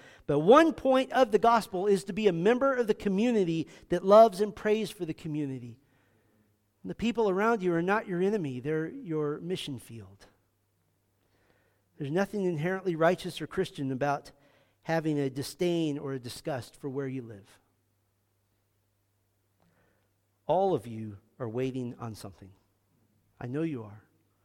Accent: California, United States; In my home state of California, many of the leaders are so corrupt

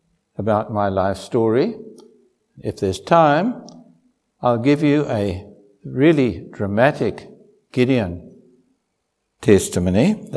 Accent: Ermelo, Mpumalanga, South Africa; From the age of 3 and a half, I grew up in Ermelo.

